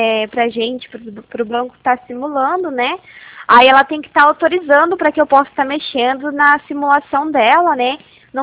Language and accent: Portuguese; Paraná, Brazil; na verdade eu sou do Paraná.